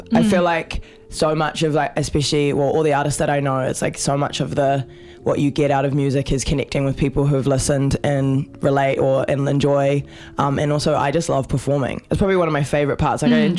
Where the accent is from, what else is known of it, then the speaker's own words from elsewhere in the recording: New Zealand; every time I've been overseas, it's kind of like I cannot hide the fact that I'm from New Zealand, like, because as soon as I start talking, people are like, the hell is this